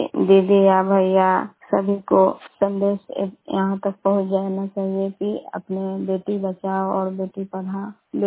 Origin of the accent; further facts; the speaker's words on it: India; घर है नंदन केतु का। मैं मरकेर प्रखंड के रहने वाली हूँ